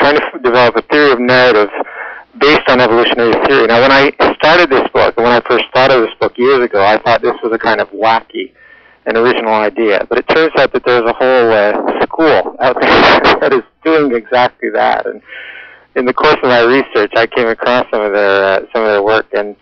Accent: Ontario, Canada; In my hometown in Ontario, it was always Fratarkinjeli.

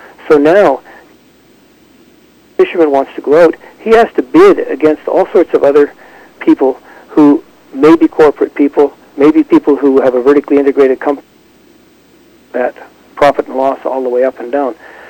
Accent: Campbell River, British Columbia, Canada; I was growing up in Campbell River and real men were either loggers or fishermen.

